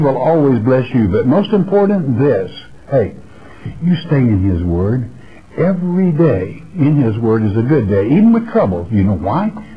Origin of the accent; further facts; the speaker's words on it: Florida, United States; from Florida. I'm just making friends and influencing people, okay? But I'm an American, I'm proud of it